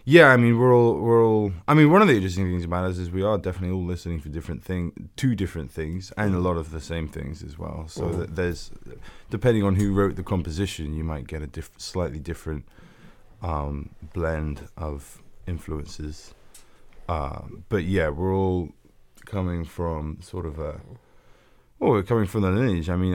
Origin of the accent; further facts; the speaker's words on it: London, United Kingdom; now in New Orleans, United States; Well, I grew up in London.